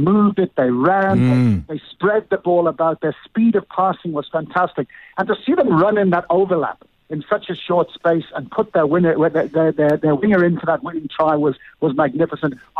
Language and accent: English; South Africa; Well, I'm a South African, actually, of Irish descent.